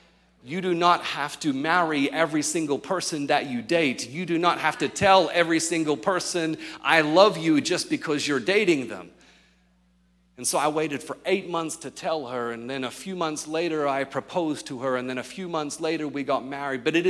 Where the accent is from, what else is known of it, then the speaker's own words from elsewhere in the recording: Australia; I grew up in Australia, but I was living overseas at the time